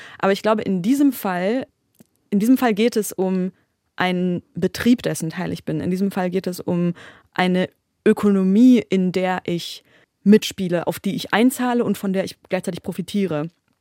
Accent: Berlin, Germany; meine Eltern aus der Türkei kommen. Also ich bin in Berlin aufgewachsen

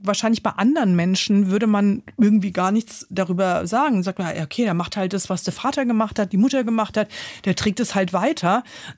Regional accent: Rhineland-Palatinate, Germany; Ist nicht wie bei uns in der Pfalz.

